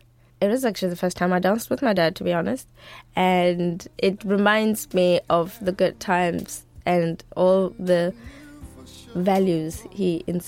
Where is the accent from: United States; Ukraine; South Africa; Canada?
South Africa; Being that we grew up in South Africa